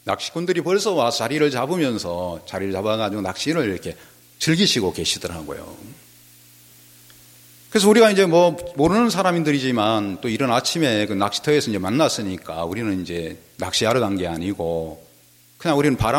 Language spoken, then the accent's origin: Korean; Beolgyo, South Jeolla, South Korea; 저는 벌교에서 왔는데 우리 벌교는 꼬막 도시 아닙니까? 그래서 이제 뭐 남도니까요.